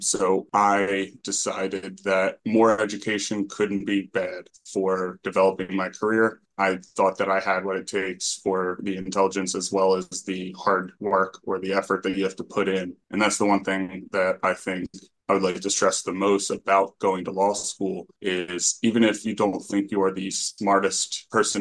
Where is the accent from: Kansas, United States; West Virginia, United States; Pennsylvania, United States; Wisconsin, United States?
Pennsylvania, United States; Springfield; I was coaching seventh graders in lacrosse in my hometown of Springfield, Delaware County for a while.